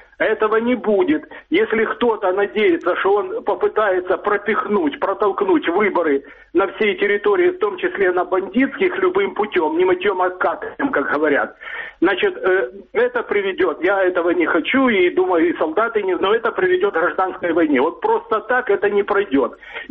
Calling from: Dnipro, Dnipropetrovsk Oblast, Ukraine; я звоню из Днепра.

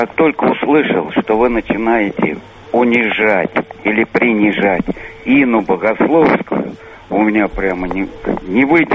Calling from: Serpukhov, Moscow Oblast, Russia; из Серпухова.

